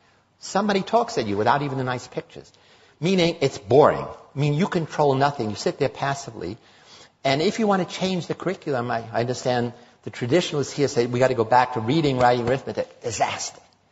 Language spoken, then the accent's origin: English; Sicily, Italy